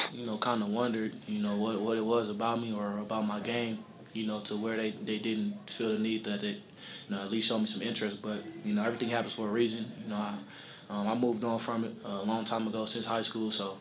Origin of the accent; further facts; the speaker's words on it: Los Angeles, California, United States; just being an L.A. kid